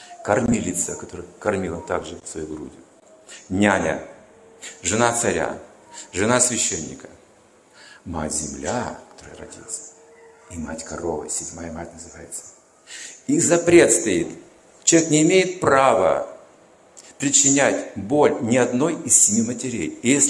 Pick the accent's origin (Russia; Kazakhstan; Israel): Kazakhstan; Я не просто казах, я еще душа.